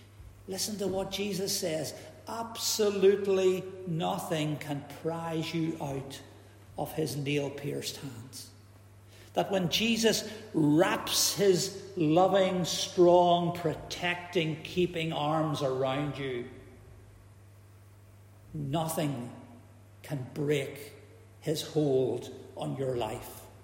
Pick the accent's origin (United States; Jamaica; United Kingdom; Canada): United Kingdom; Belfast, Northern Ireland; I spent some of my teenage years growing up in East Belfast